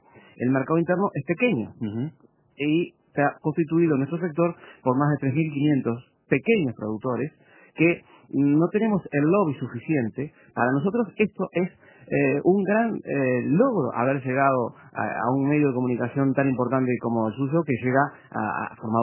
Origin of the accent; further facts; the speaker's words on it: Montevideo, Uruguay; yo nací y me crié en Maroña, un barrio al que le envío un mensaje, que por supuesto tengo mucho cariño y ahí vive mi madre y mis hermanos.